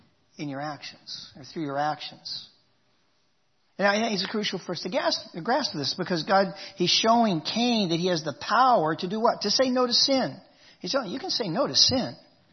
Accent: Oklahoma, United States; I was raised in Oklahoma as a kid.

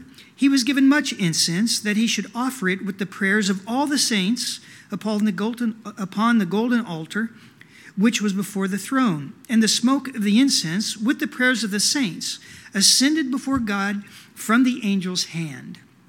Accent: Tallala, United States; I'm from Tallala, or not from, but I was raised in Tallala.

